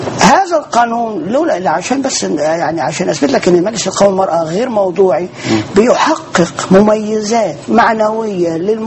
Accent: Egypt; احنا كمصريين

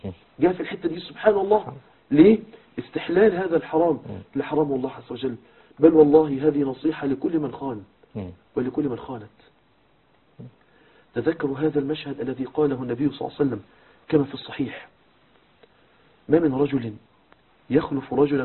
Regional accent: Mansoura, Dakahlia, Egypt; والله مشهد حصل عندنا في المنصورة.

